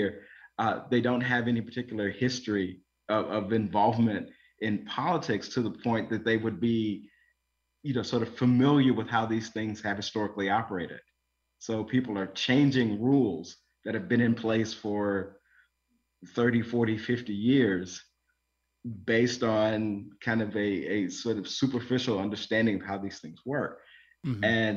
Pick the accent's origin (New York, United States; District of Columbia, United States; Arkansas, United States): Arkansas, United States; So in my home state of Arkansas, there's lots of changes where people are trying to restrict how much absentee voting can occur.